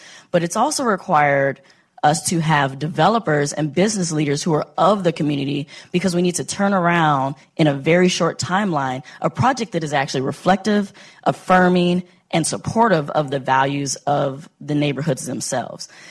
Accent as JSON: {"language": "English", "town": "Chicago", "region": "Illinois", "country": "United States", "tie": "born or raised there", "said": "I'm originally from Chicago."}